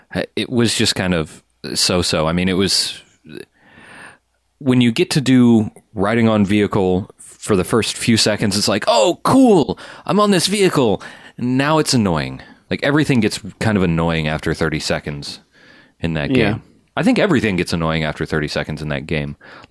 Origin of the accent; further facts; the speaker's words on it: United States; Dude, I'm an American. I like to chainsaw anything.